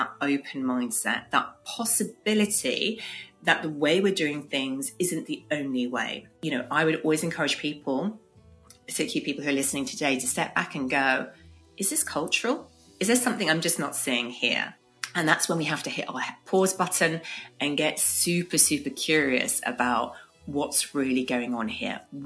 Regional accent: London, United Kingdom; if I describe myself, I'm a Londoner, I'm British

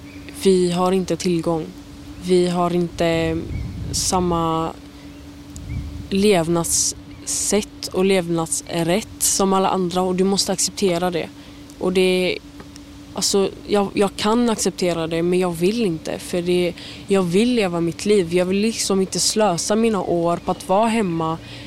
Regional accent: Gothenburg, Västra Götaland County, Sweden; När jag först föddes här så föddes jag i Biskopsgården. Så jag känner kärlek för den här platsen.

